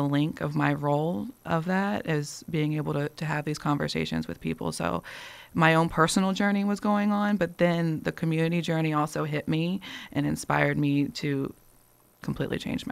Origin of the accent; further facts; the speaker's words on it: Chesterfield, United States; But I grew up in Chesterfield. I grew up in white spaces. I was very comfortable in white spaces. And when I moved to the city in 2015